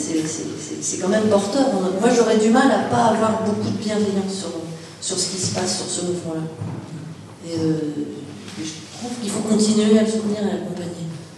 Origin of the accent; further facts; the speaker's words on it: Lille, Hauts-de-France, France; Moi je suis lilloise, hein, et puis je suis dans ma ville.